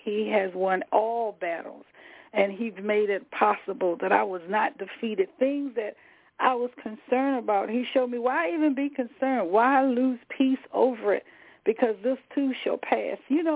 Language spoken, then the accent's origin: English; the South, United States; I have always, you know, liked to put flowers down and put my hands in dirt because I'm from the South. I'm old country girl.